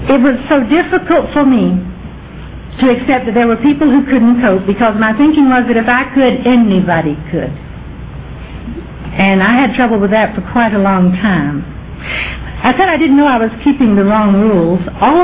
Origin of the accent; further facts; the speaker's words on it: Deep South, United States; And when I'm this far from the Deep South, I have to explain a little bit about pride. At least women of my generation in the Deep South were given a particular kind of upbringing.